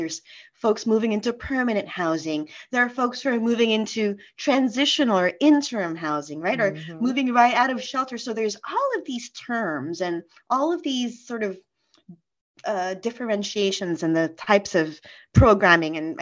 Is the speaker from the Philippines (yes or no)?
yes; Philippines; I'm not a native Spanish speaker, but I'm Filipina. So there's a lot of Spaniard that's been ingrained in our culture.